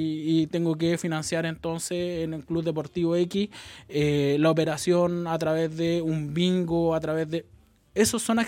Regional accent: Valparaíso, Chile; Yo soy nacido y criado en Valparaíso, nacido y criado en los cerros de la ciudad

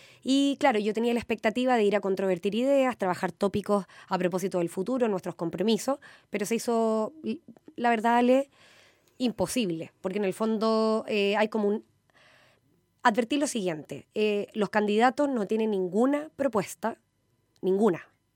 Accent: Viña del Mar, Valparaíso, Chile; yo soy de Viña del Mar, viví, por ejemplo, acá en Isla Picton, viví en Recreo, viví en el centro de la ciudad de Viña del Mar, estuve en una escuela pública

